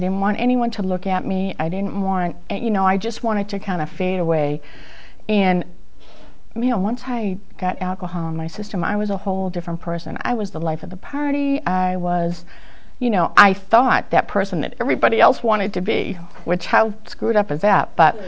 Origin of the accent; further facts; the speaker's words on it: Boston, Massachusetts, United States; I am from Boston, if you can't tell by now.